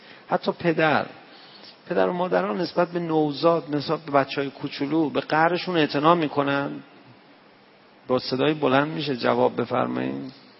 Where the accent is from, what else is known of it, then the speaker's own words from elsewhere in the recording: Tehran, Tehran Province, Iran; من که مثلا بچه تهرانم